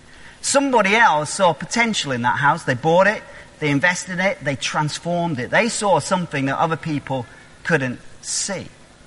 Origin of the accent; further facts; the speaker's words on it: Knaresborough, Yorkshire and the Humber, United Kingdom; So when I grew up in Knaresborough, and at the end of our road was this old derelict house